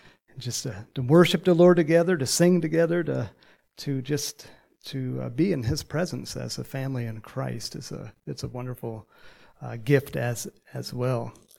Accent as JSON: {"language": "English", "region": "California", "country": "United States", "tie": "born or raised there", "said": "And see, I grew up in Southern California, so shakes are kind of normal, but Thailand is not."}